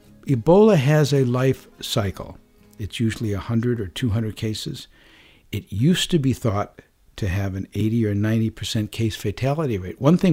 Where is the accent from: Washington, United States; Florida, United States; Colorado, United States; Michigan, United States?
Michigan, United States; Detroit; I mean, I don't know if we'd have had as few cases if that spark had come to my hometown of Detroit, Michigan.